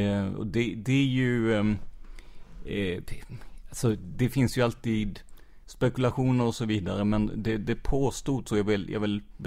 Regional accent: Rödeby, Blekinge, Sweden; also born or lived in Karlskrona; för jag är ju uppvuxen i Rödeby

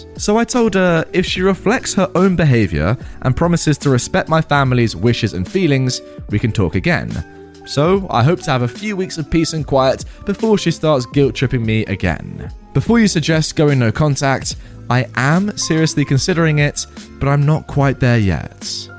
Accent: Germany; If you haven't guessed by now, I am from Germany and my mum lived in the GDR.

